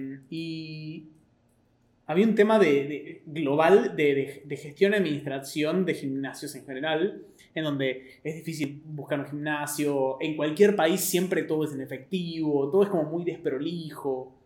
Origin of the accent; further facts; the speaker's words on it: Argentina; soy un emprendedor argentino